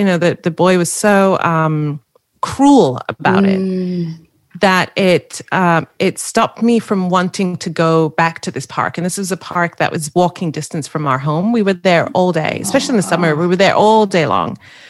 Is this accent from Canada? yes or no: no; Wales, United Kingdom; accent: Welsh; I'm Welsh. I've got a Welsh accent.